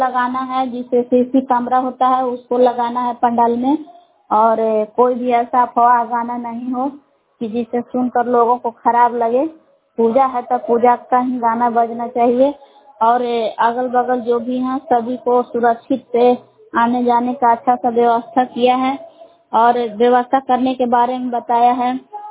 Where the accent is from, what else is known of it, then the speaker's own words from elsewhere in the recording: Bilas, Bihar, India; ग्राम बिलास जिला कैमूर बबुआ के निवासी हूँ।